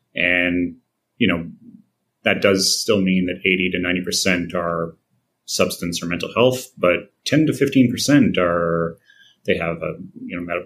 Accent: Vancouver, British Columbia, Canada; also born or lived in Ontario / Quebec; And I'm originally from Vancouver and did a lot of my training in sort of central Canada and Ontario and Quebec, and then managed to make my way back out west a few years ago.

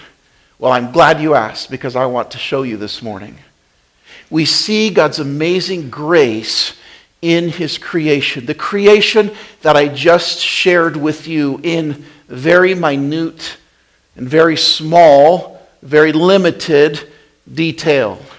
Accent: Wyoming, United States; now in Pennsylvania, United States; I grew up in Wyoming. I didn't have any trees, you know, out there in the wilderness.

